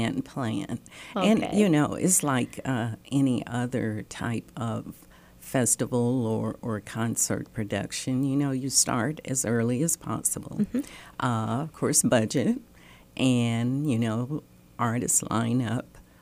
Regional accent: Huntsville, Alabama, United States; also born or lived in Los Angeles; And, of course, you know, I'm from Huntsville.

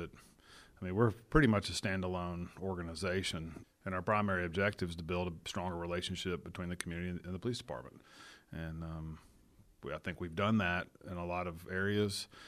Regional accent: Huntsville, United States; I'm from Huntsville, as he is

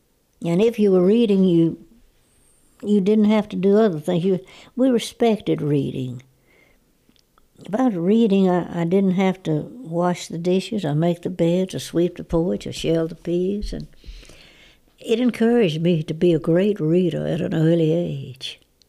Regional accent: Thomasville, Alabama, United States; I never remember that rambling frame house I grew up in Thomasville, Alabama, was ever painted.

